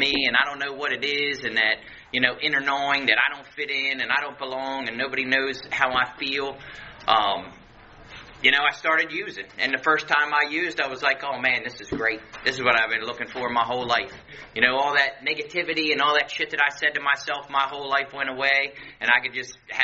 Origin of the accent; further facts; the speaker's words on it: Baltimore, Maryland, United States; I grew up in Baltimore City over in Hamden.